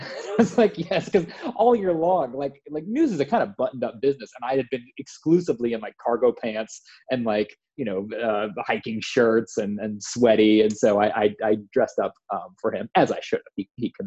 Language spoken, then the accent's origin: English; North Charleston, South Carolina, United States; if you walked outside of where I grew up in North Charleston, like you were in the woods.